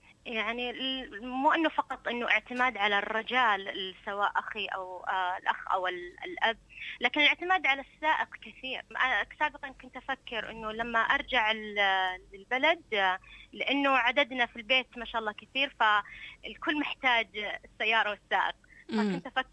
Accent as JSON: {"language": "Arabic", "town": "Unaizah", "region": "Al-Qassim", "country": "Saudi Arabia", "said": "في مدينتي منطقة القصيم مدينة عنيزة لا صحيح أنها صغيرة"}